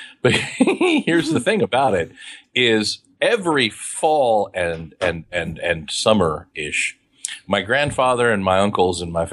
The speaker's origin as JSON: {"language": "English", "town": "Beloit", "region": "Kansas", "country": "United States", "tie": "born or raised there", "said": "I did not grow up in Topeka, Kansas myself. I grew up north and east here. Why I'm talking like I'm from Texas right now, I have no idea, because people don't talk like that up there. In Mitchell County, Kansas, a small town called Beloit"}